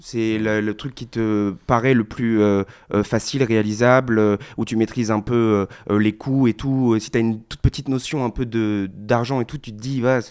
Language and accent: French; Paris, Île-de-France, France; Jonas et moi, on est tous les deux de Paris. On est né et on a grandi à Paris. On n'a jamais vraiment bougé. On a fait nos études, on a travaillé toute notre vie à Paris.